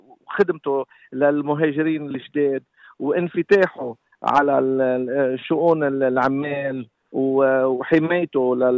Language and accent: Arabic; North Governorate, Lebanon; now in Sydney, Australia; وأكترية الهجرة اللي هون بسيدني أو خلال اللي احنا أكتريتنا نحنا شمالية.